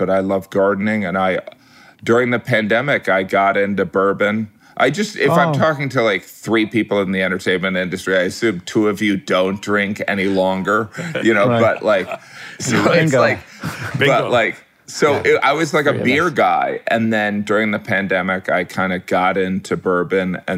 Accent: Midwest, United States; No, I thought it was growing up in the Midwest. I used to look around and be like, I mean, I know I wanted to be a farmer and everything

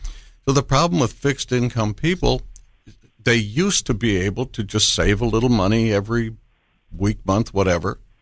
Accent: Midwest, United States; Good Midwestern upbringing.

